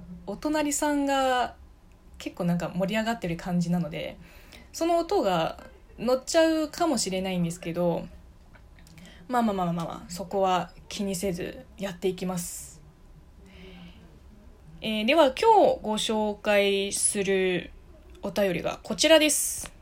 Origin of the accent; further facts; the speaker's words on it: China; 中国生まれ中国育ちの私